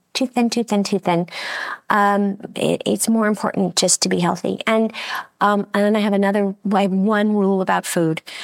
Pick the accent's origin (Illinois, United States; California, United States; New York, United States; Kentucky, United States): California, United States; Los Angeles; maybe doing another little tour of a few more cities that we missed, like maybe my hometown, L.A.